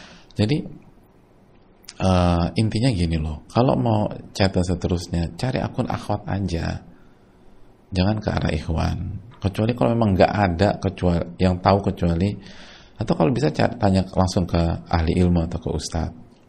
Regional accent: Tegal, Central Java, Indonesia; jadi kemungkinan orang tua saya tidak menyetujui karena saya asal Tegal, dan orang tua menginginkan sesama orang Jawa.

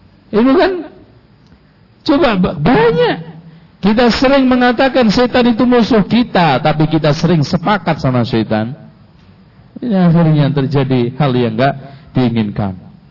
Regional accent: Lamongan, East Java, Indonesia; Tapi yang penting jangan kayak orang di Jawa Timur, daerah saya, Lamongan.

